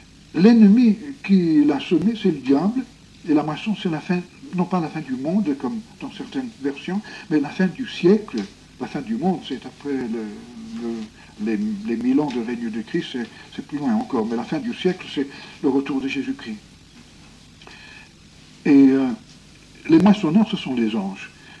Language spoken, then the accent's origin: French; Spain; D'ailleurs, quand j'étais jeune en Espagne, la Bible était un livre interdit.